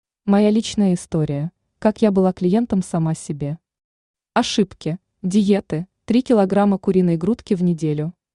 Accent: Novokuznetsk, Kemerovo Oblast, Russia; moved away as an adult; now in Moscow, Russia; Родилась в Сибири, в Новокузнецке. Там я научилась быть сильной и выносливой. В 25 лет переехала в Москву, и жизнь закрутилась.

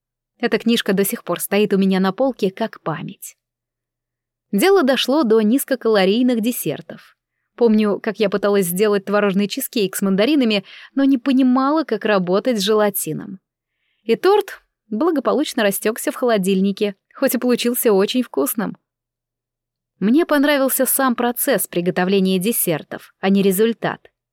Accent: Moscow, Russia; born there; Я родилась в Москве в семье архитекторов.

